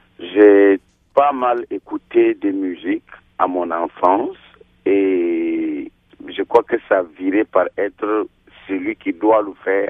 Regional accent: Ghana; J'ai grandi au Ghana et c'est un pays anglophone

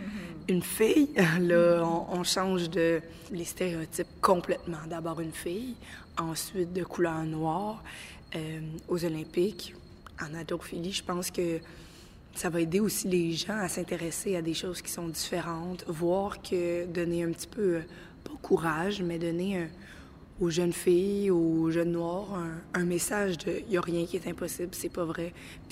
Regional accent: Montreal, Quebec, Canada; fière d'être mulâtre, d'être noire, je vois pas de différence par rapport aux autres. Peut-être parce que j'ai grandi à Montréal

